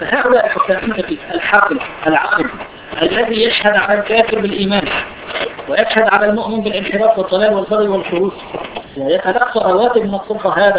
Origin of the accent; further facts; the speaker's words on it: Syria; moved away; في اللي عندي من بلدي، الشيخ سعيد رمضان اللوطي. الشيخ سعيد رمضان اللوطي خرجت أنا من سوريا